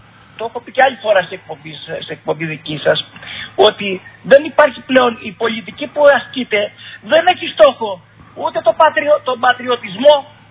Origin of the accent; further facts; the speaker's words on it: Valsamata, Ionian Islands, Greece; ειδικά στο χωριό μου στα Βαρσαμάτα, Φραγκάτα εκεί ομαλά